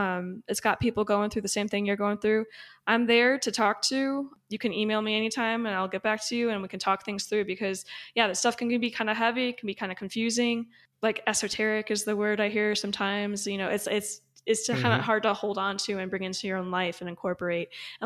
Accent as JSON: {"language": "English", "region": "Midwest", "country": "United States", "tie": "born or raised there", "said": "You know, I grew up in the Midwest. First time I did yoga or heard about yoga, I'm like, what in the world?"}